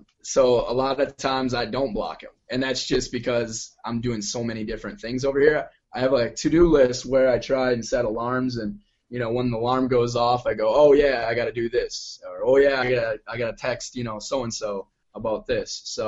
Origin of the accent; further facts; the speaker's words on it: Wisconsin, United States; I mean, I can play in, I'm from Wisconsin.